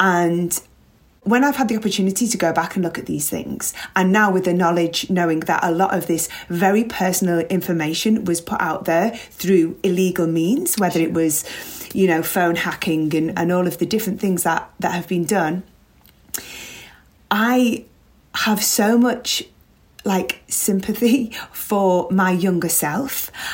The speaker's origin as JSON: {"language": "English", "town": "Liverpool", "region": "North West England", "country": "United Kingdom", "tie": "born or raised there", "said": "grew up loving my footy, and it's a big part of growing up in Liverpool."}